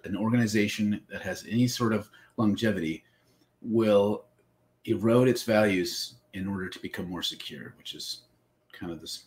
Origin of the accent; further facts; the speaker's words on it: Minnesota, United States; I'm a Minnesotan, and Lutheranism is the Christendom here.